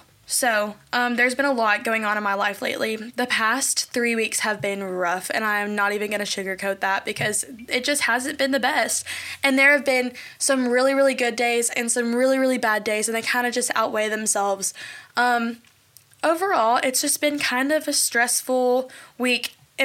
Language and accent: English; Bowling Green, Kentucky, United States; But I'm a Bowling Green native, and I grew up around Western.